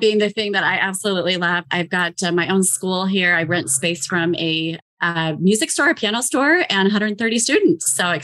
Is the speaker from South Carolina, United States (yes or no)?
no; Las Vegas, Nevada, United States; I'm from Las Vegas.